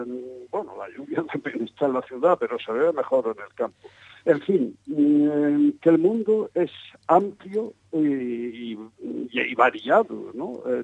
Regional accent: Spain; Es decir, yo soy español y amo sobre todo mi país, ¿no?

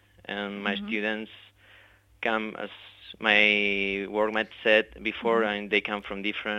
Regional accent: Spain; English is a second language; Well, I'm from here. I'm Spanish.

